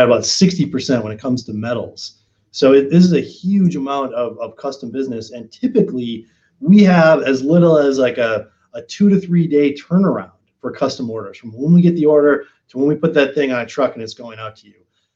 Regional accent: Minnesota, United States; also born or lived in Cincinnati, United States; And I grew up in Minnesota, so I totally know the feeling. And you and I have chatted this before. I lived in Cincinnati for a few years, so I know what it's like to have those Midwest winters.

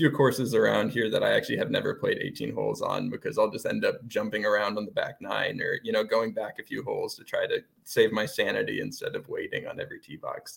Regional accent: Washington, United States; I grew up in Washington, so I'm used to playing in the rain.

